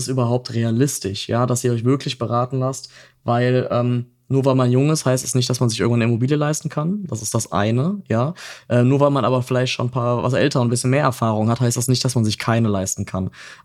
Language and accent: German; North Rhine-Westphalia, Germany; Köln-Bonn, ne, und ich komme jetzt nicht direkt aus den Städten.